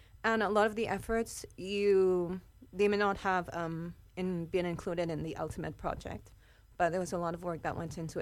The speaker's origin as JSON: {"language": "English", "country": "St. Lucia", "said": "When I heard the opportunity to assist a fellow Saint Lucian in pursuing his goals, that also had a major part to play in it."}